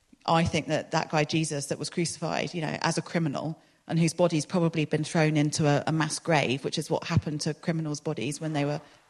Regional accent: London, United Kingdom; now in Exeter, United Kingdom; I grew up in London

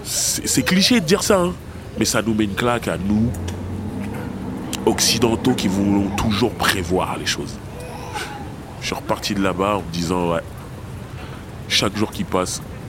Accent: France; Ils disent, mais tu viens d'où ? Je dis, de France.

